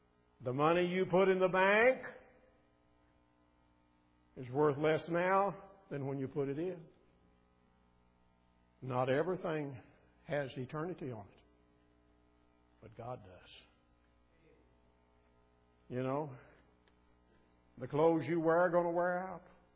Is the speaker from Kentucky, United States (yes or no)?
yes; Kentucky, United States; Betty and I grew up down in West Kentucky. We were high school sweethearts.